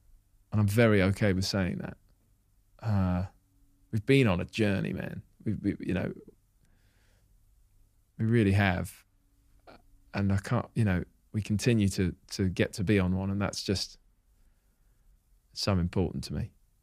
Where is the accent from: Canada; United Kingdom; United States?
United Kingdom; Hitchin, East of England; And I went into my first year living away from Hitchin, my hometown, first time ever that I was like on my own